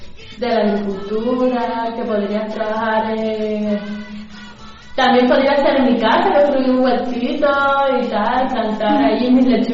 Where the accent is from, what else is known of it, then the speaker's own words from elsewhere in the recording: Las Palmas de Gran Canaria, Canary Islands, Spain; vengo de las Palmas de Gran Canaria